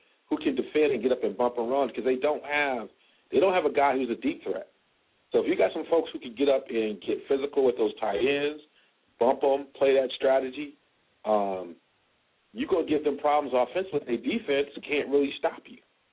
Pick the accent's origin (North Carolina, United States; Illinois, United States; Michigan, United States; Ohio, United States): Michigan, United States; Ann Arbor; also born or lived in Wisconsin; You know, y'all know I worked at, you know, Wisconsin, but I grew up in Ann Arbor, and I like Brady.